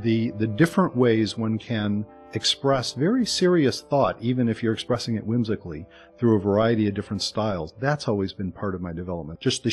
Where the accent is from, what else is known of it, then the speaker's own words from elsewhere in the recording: United States; As an American Jew, we so partake in our surroundings, and it's quite traditional to do that.